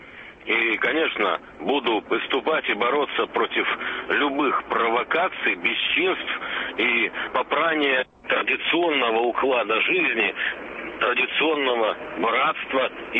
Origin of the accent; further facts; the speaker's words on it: Siberia, Russia; Вот я сибиряк